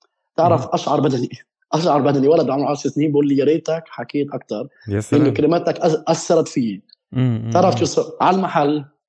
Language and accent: Arabic; Palestine; فبتمنى مثلا لو يصير عندنا وعي بالشركات اللي عندنا بفلسطين